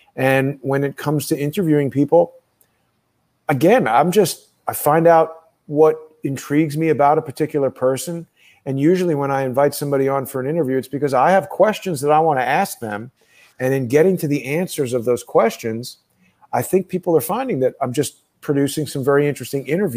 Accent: New York City, New York, United States; And maybe that's from growing up in New York, where this is a big city with a lot of people around.

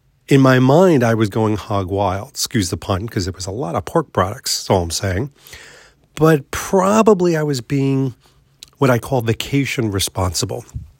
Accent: New York, United States; which as a New Yorker, that was took about a day and a half to get used to.

